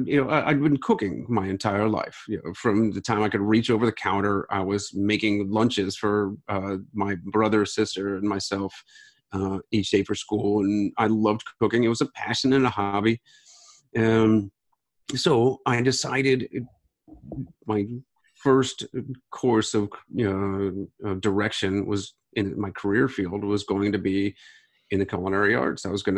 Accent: Akron, Ohio, United States; Well, I grew up in Akron, Ohio. I grew up in Akron, Ohio, and it was, you know, the Midwestern

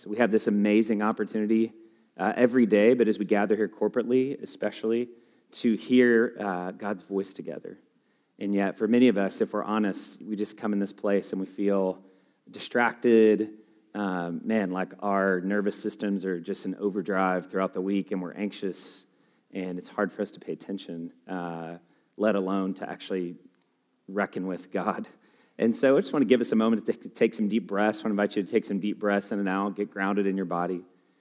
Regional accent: Louisville, Kentucky, United States; I grew up in Louisville, but man, you don't go north of the river.

